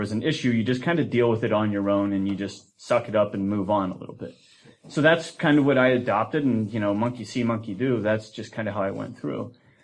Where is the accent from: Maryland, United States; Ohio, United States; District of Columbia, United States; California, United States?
Ohio, United States; also born or lived in Cincinnati; when my mom and I moved to Cincinnati, I grew up in Ohio, and I had spent my first 16 years in Eastern Ohio, kind of a very rural area.